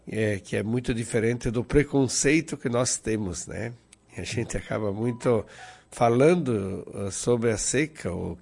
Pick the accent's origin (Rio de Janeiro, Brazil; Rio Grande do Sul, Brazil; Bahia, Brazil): Rio Grande do Sul, Brazil; Flores da Cunha; Sou natural da comunidade de Mato Persson, ali do Flores da Cunha, né? O quarto distrito de Flores da Cunha